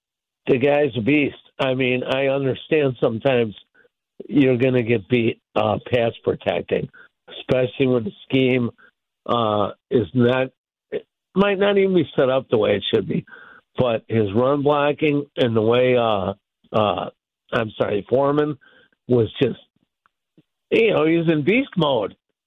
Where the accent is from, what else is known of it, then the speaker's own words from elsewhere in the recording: Algonquin, Illinois, United States; Algonquin.